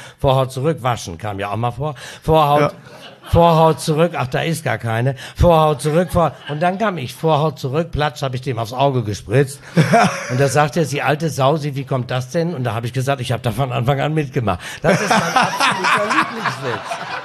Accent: Osnabrück, Lower Saxony, Germany; now in Hamburg, Germany; Ich liebe Osnabrück, das ist meine Heimat. Aber ich lebe in Hamburg

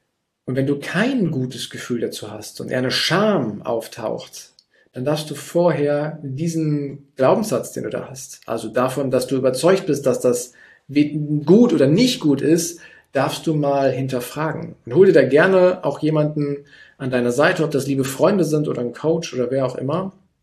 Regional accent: Gütersloh, North Rhine-Westphalia, Germany; Ich komme jetzt aus Gütersloh. Gütersloh liegt in Ostwestfalen.

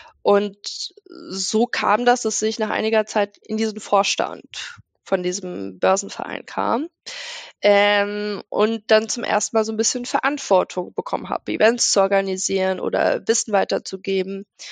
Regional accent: Frankfurt, Hesse, Germany; ich bin ja eigentlich Frankfurterin

